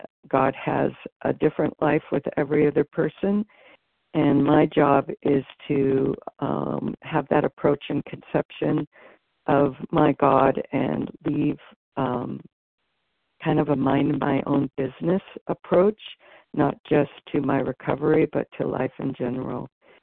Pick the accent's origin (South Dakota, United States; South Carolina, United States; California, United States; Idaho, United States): California, United States; I'm from California